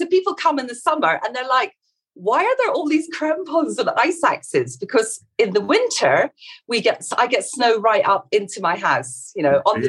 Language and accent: English; Edinburgh, Scotland, United Kingdom; now in Morocco; I'm actually from Scotland, I'm from Edinburgh, but I came to Morocco in 2014